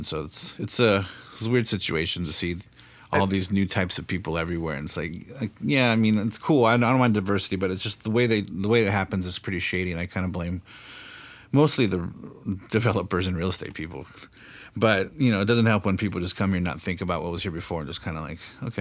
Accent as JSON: {"language": "English", "region": "California", "country": "United States", "said": "I'm from the South Bay, so everything was punk rock pretty much, for 80s and 90s"}